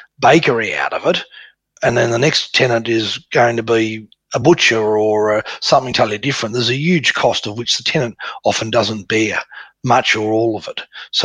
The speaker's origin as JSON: {"language": "English", "region": "Tasmania", "country": "Australia", "tie": "born or raised there", "said": "It was not in Tasmania, which is my hometown."}